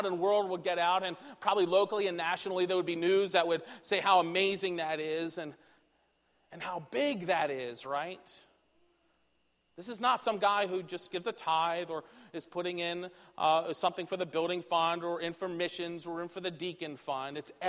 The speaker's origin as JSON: {"language": "English", "region": "Virginia", "country": "United States", "said": "And I'm from the Shenandoah Valley when I went to school, and I had like the Blue Ridge Mountains and the Appalachian Mountains"}